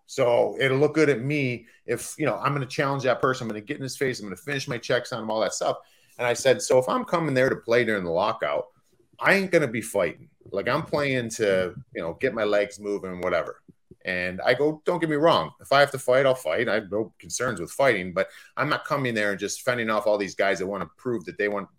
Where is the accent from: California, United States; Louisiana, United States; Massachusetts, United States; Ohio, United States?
Ohio, United States; Cleveland; I grew up in Cleveland. I played high school hockey, went right into the Ontario Hockey League.